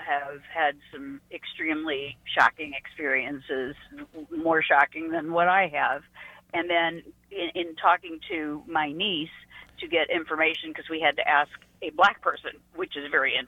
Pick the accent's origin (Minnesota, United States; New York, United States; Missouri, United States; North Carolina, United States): Missouri, United States; St. Louis; also born or lived in Lawrence; Okay, I grew up in St. Louis, and, you know, as everybody knows, it's a predominantly Black city